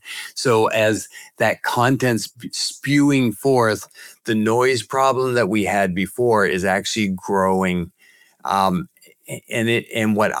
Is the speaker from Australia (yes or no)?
no; New Brunswick, Canada; now in Jacksonville, United States; I grew up in Canada from New Brunswick. And now I live in Jacksonville, Florida, and I am a somewhat new American citizen.